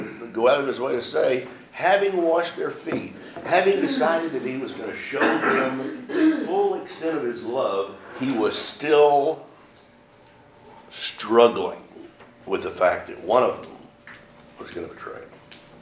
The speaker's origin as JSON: {"language": "English", "town": "Victoria", "region": "Texas", "country": "United States", "tie": "born or raised there", "also_born_or_lived": "Brownsville / Harlingen", "said": "And we lived in Victoria until I was 10. Then we moved back down to Harlingen. I was born in Brownsville, but we moved back down to Harlingen. From the time I was 2 to 10, we lived in Victoria."}